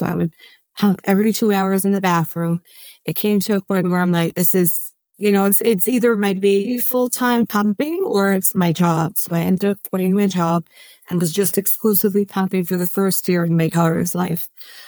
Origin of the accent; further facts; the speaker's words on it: New York, United States; I'm originally from New York and I would travel. My job was in the city.